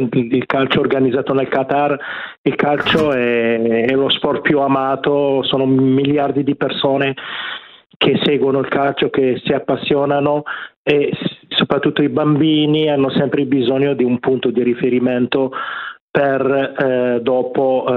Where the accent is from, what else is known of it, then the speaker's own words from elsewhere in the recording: Algeria; io parlo da algerino, ero piccolo, conoscevamo soltanto